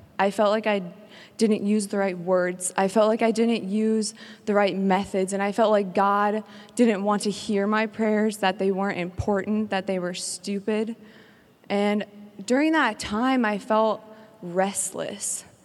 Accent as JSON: {"language": "English", "town": "Omaha", "region": "Nebraska", "country": "United States", "said": "I'm from Omaha, Nebraska."}